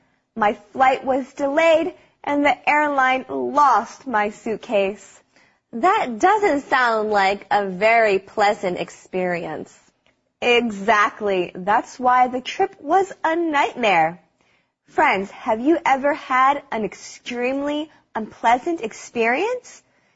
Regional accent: United States; I am an American, so I have an American passport.

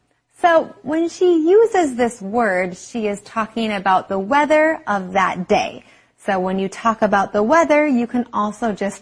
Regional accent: United States; Being American, I don't like to talk about weight.

